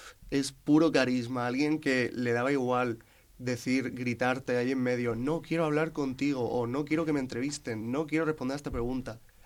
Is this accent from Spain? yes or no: yes; Spain; A mí, como actor español